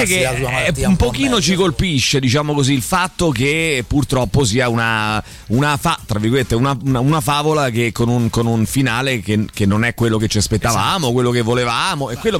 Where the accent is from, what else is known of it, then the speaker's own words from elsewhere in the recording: Umbria, Italy; Noi siamo dell'Umbria.